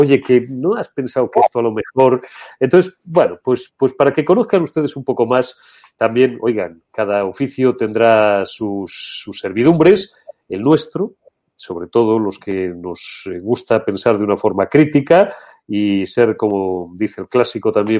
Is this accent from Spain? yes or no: yes; Castile and León, Spain; en mi tierra zamorana y un poco ya cercana a Galicia, que la considero mi segunda tierra